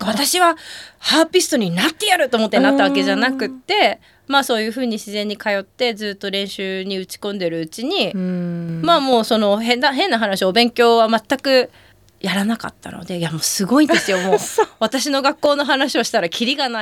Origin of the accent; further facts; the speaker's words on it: Nagasaki, Japan; ただ私はあの出身が長崎なので、その時長崎に先生が全然いらっしゃらなくて